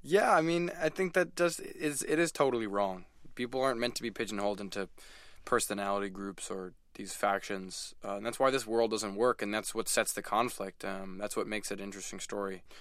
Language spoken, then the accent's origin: English; Manhattan, New York, United States; My dad grew up in Washington Heights. I grew up in New York in Manhattan.